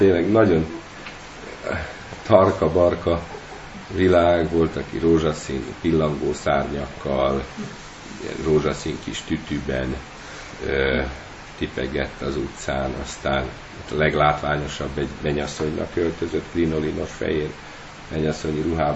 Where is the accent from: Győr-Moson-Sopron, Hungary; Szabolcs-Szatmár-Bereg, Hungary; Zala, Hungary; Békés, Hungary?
Szabolcs-Szatmár-Bereg, Hungary; Nyíregyháza; Mondjuk azt viszonylag ismerem, mert én is ott cseperedtem fel